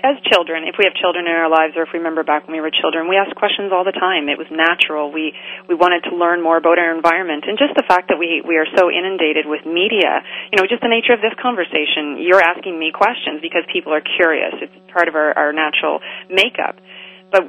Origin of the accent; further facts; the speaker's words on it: Halifax, Nova Scotia, Canada; I'm actually from Halifax, Nova Scotia, originally.